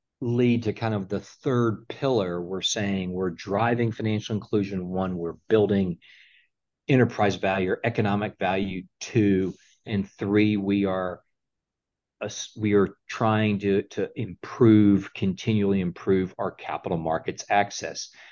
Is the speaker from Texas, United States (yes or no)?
yes; Dallas, Texas, United States; So I grew up in Dallas.